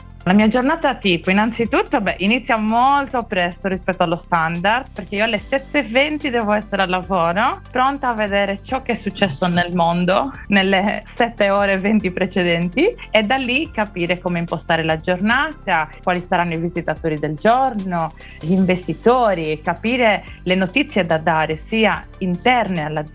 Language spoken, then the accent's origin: Italian; Laconi, Sardinia, Italy; Da Lacconi, provincia di Oristano.